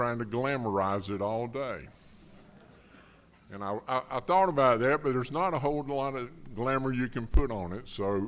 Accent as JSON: {"language": "English", "town": "Benson", "region": "North Carolina", "country": "United States", "tie": "born or raised there", "also_born_or_lived": "Newark", "said": "I was born in Newark, but we went pretty quickly. My parents moved back to Benson, North Carolina. It's a small town, really small town, southeast of Raleigh, about 30 miles. And I spent the next 60 years in Benson, North Carolina."}